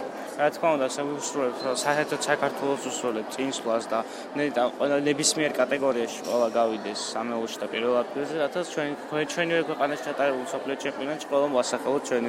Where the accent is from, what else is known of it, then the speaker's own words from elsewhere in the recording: Tbilisi, Georgia; თბილისიდან ვარ